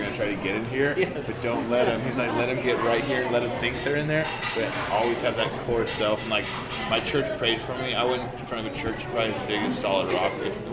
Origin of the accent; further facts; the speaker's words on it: Texas, United States; Yeah, I'm from Texas.